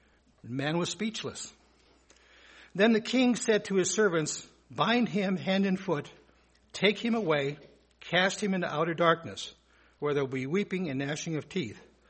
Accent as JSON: {"language": "English", "town": "Cleveland", "region": "Ohio", "country": "United States", "tie": "born or raised there", "said": "And I grew up in Cleveland. No hisses. Cleveland is a sports town"}